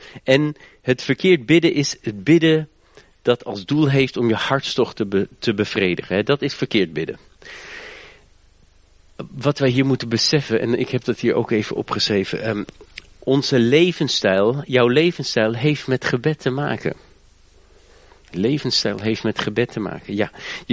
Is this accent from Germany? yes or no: yes; Germany; Dutch is a second language; Ik ben in Duitsland opgegroeid, ik weet het echt niet.